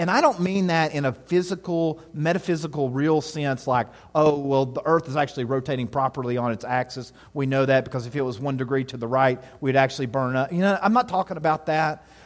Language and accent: English; Tennessee, United States; I grew up in East Tennessee, so church culture is a part of that.